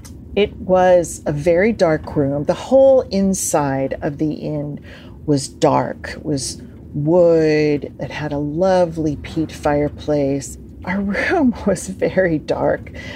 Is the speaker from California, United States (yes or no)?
no; Springfield, Illinois, United States; I'm from Springfield, Illinois, and I think the states are less accepting of paranormal phenomena, all right?